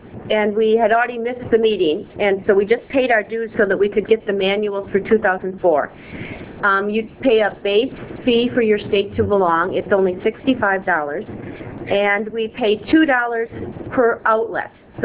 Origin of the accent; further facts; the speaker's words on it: Saginaw, Michigan, United States; moved away as an adult; Before that, I worked as a children's assistant in a 5-system branch in Michigan, Saginaw